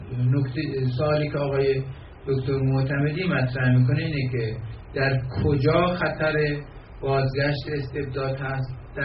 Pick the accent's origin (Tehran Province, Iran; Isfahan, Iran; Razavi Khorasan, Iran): Razavi Khorasan, Iran; Mashhad; من چون مشهدی هستم